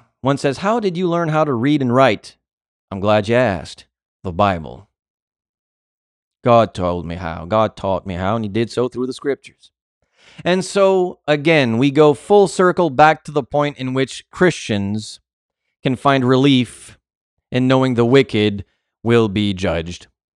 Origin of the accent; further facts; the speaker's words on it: Canada; Man, it's hard to get that blood out of my soul. Born and raised in Canada, and so here I am.